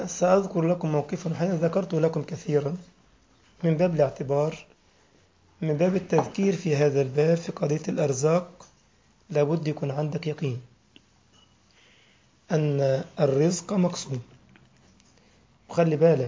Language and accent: Arabic; Egypt; إن أنا كنت بخطب الجمعة في جمعية عندنا في مصر اسمها جمعية المحافظة على القرآن الكريم